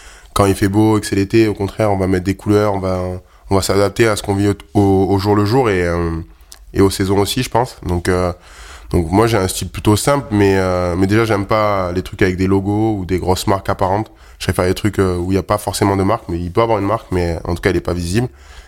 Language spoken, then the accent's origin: French; Provence-Alpes-Côte d'Azur, France; Ouais, c'est plutôt dans le sud. C'est vrai que le football prime, surtout là d'où je viens.